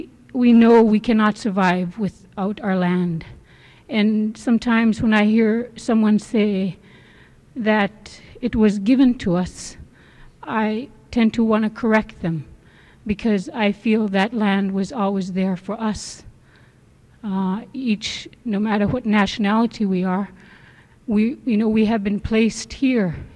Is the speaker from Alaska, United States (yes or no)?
yes; Deering, Alaska, United States; now in Kotzebue, United States; I'm the president of Manilakh Association. I was born and raised in Deering, one of the villages in the Nana region, and I've spent most of my adult years here in Kotzebue.